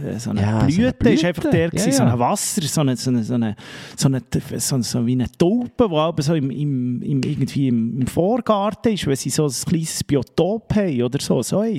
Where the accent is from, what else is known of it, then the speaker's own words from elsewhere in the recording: Bern, Switzerland; Wenn man als Berner im Bierhübeli darf auftreten